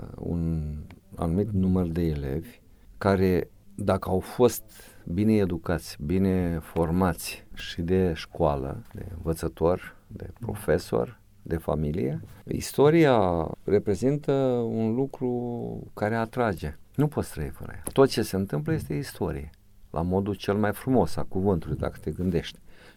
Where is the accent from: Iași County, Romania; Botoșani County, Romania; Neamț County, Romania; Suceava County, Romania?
Botoșani County, Romania; Ungureni; born there; în comună unde m-am născut, la Ungurea, în Botoșani